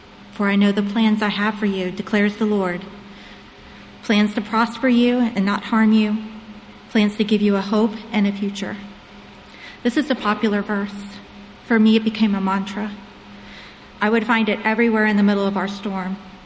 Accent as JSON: {"language": "English", "region": "Florida", "country": "United States", "said": "Neither of us was committed to a church here in Virginia, being I'm from Florida, and my husband Mike is from West Virginia."}